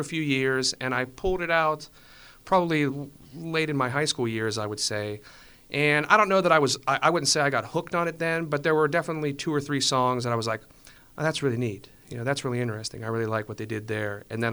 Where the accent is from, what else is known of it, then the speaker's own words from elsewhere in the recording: Pennsylvania, United States; now in Plum, United States; I grew up in Armstrong County, graduated from Leechburg High School, and now I live out in Plum.